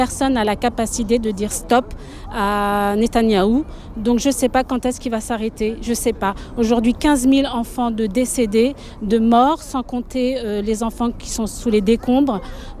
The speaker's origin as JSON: {"language": "French", "town": "Bordeaux", "region": "Nouvelle-Aquitaine", "country": "France", "said": "Moi, je suis citoyenne française, je suis bordelaise"}